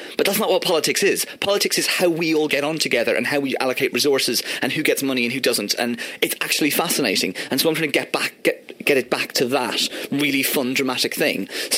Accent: Ireland; having grown up in Ireland and having had that growing up in Ireland

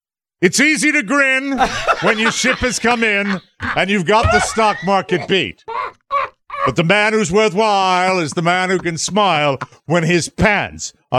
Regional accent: Connecticut, United States; tell him that where I was from in Connecticut, we'd go to the beach in Rhode Island.

